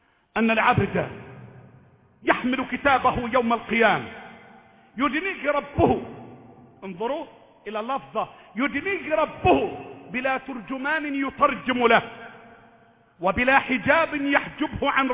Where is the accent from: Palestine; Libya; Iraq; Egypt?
Egypt; اللهم احفظ بلدنا مصر،